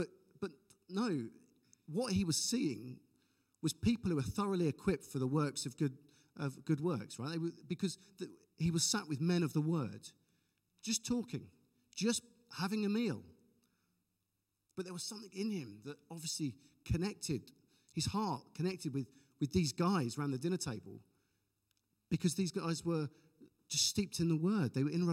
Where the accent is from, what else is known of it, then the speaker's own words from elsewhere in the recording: United Kingdom; Well, admittedly, no, because I'm British.